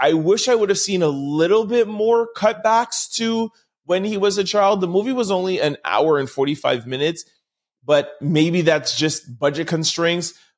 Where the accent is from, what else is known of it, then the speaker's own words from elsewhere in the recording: Jamaica; growing up as a Jamaican kid. Both my parents are Jamaican. My dad was born in Kingston. My mom was born in Manchester, Mandeville, Jamaica.